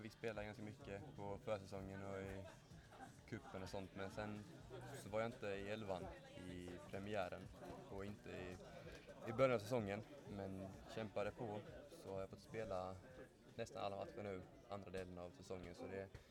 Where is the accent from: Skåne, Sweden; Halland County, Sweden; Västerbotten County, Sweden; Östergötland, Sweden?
Halland County, Sweden; Halmstad; Jag är från Halmstad.